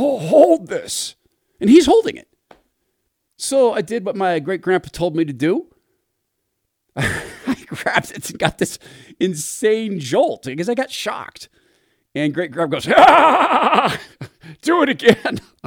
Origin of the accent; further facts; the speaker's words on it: Washington, United States; also born or lived in North Idaho; So growing up in Eastern Washington, in North Idaho, in this area